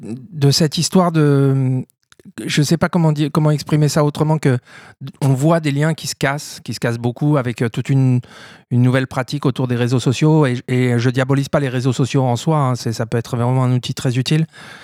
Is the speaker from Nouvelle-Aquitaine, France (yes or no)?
no; Toulouse, Occitanie, France; Il y a des concerts chez moi à Toulouse, hein, parce que c'est de là dont je viens.